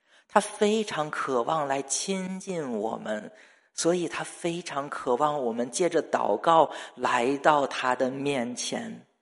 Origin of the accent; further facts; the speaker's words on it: Beijing, China; 那我小的时候呢，住在北京啊